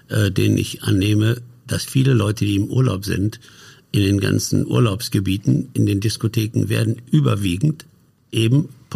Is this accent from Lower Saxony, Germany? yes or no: yes; Hanover, Lower Saxony, Germany; also born or lived in Silesia; Ich komme aus Hannover eigentlich, bin zwar gebürtiger Schlesier, aber ich bin in Hannover meine ganze Kindheit. Gleich am Krieg waren wir in Hannover. Und da bin ich groß geworden, habe meine Lehrzeit da im VW-Werk gemacht als Werkzeugmacher.